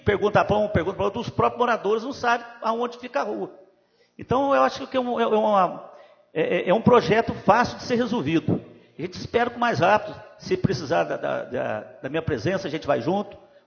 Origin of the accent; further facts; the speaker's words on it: Alfenas, Minas Gerais, Brazil; eu que nasci em Alfenas aqui, sou criado em Alfenas